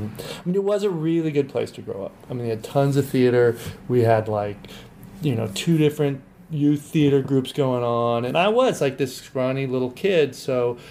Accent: Santa Barbara, California, United States; I grew up in Santa Barbara.

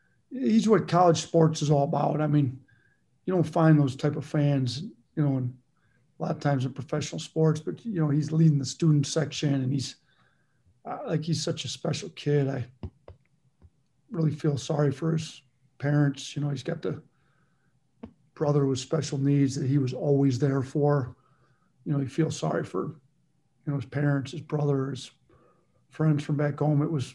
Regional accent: Watertown, Wisconsin, United States; there's a little dairy spot in my hometown in Watertown, Wisconsin called Mullins Dairy.

